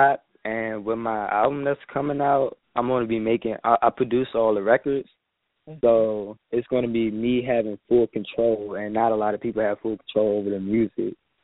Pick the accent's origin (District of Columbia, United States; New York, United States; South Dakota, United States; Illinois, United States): District of Columbia, United States; Washington; I am from Washington, D.C.